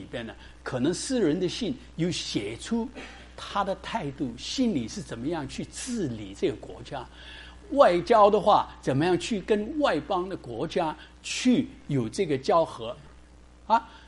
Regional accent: Hong Kong; 我在香港长大的嘛，小时间很喜欢听这个美国跟欧洲的音乐

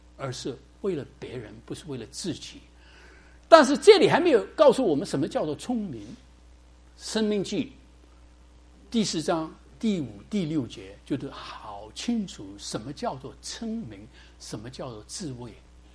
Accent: Hong Kong; 我在香港长大的嘛，小时间很喜欢听这个美国跟欧洲的音乐

